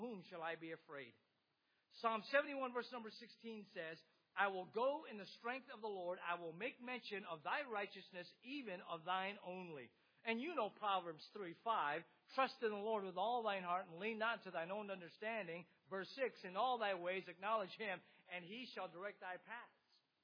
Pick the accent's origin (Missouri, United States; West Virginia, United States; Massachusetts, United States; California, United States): California, United States; I'm from California, which is a good state to be from. That's how I used to say it. But you know what? I'm from California and I love California.